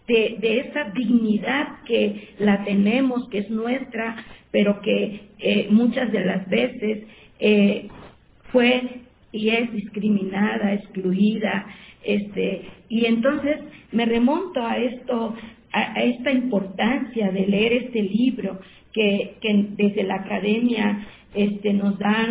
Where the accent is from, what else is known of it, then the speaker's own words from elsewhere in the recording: Oaxaca, Mexico; first language Zapotec; Spanish is a second language; Les he dado un saludo de mi lengua madre, que es el zapoteco del Istmo.